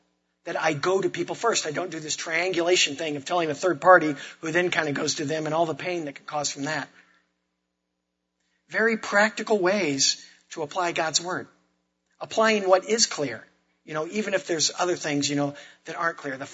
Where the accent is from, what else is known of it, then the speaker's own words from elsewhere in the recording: Illinois, United States; I grew up in Illinois, went to the University of Illinois